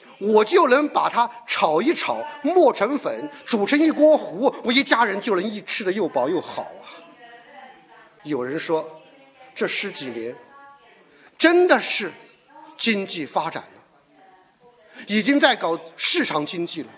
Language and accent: Chinese; China; 我们中国人能人太多，可是我们所有的能人都逃不过这个共产党的政治权力的控制。